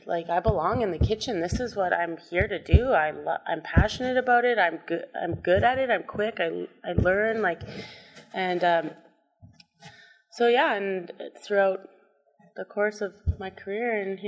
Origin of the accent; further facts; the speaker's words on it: Canada; We're very Canadian, I think 3 generations anyway.